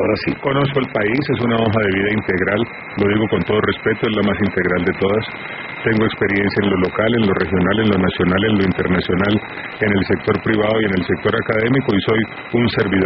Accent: Cartago, Valle del Cauca, Colombia; Yo nací en Cartago. Vallecaucano, los dos, que es lo importante.

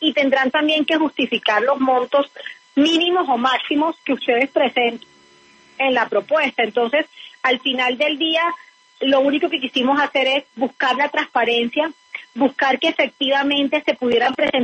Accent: Colombia; nosotros como colombianos

